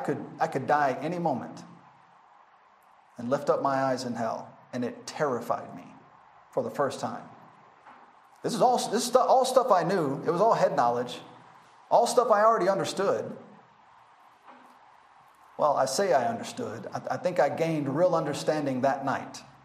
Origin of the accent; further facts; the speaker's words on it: the South, United States; I mean, I'm from the South in America. I mean, that's what we are.